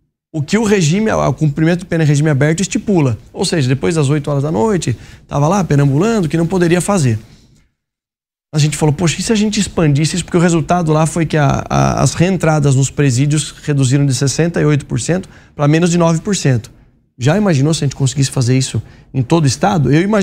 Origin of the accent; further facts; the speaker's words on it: Sorocaba, São Paulo, Brazil; lá da minha cidade em Sorocaba